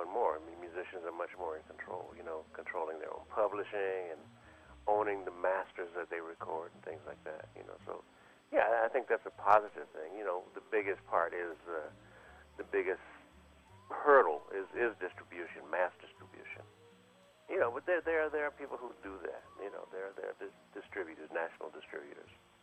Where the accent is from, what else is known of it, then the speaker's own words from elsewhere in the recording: Philadelphia, Pennsylvania, United States; Well, I grew up in Philadelphia, and I started studying piano when I was 6 years old.